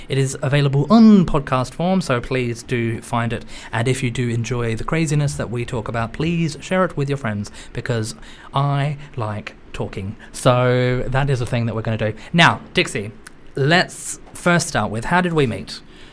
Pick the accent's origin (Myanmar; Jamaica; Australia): Australia; I'm Australian.